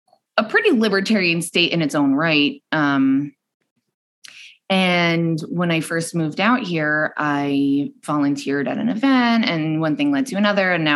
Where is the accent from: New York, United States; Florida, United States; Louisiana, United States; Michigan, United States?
New York, United States; I'm from New York originally, so up there, it really wasn't, especially back in 2008, wasn't really a thing.